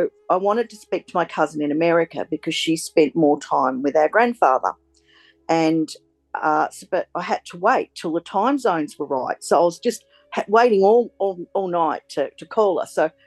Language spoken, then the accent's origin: English; Bendigo, Victoria, Australia; I'm from Bendigo in the Central Goldfields.